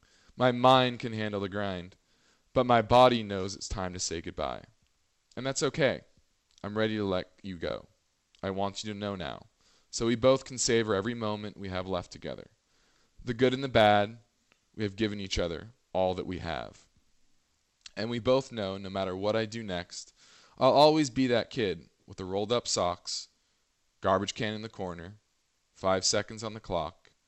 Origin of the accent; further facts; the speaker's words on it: California, United States; I grew up down here in California, Southern California.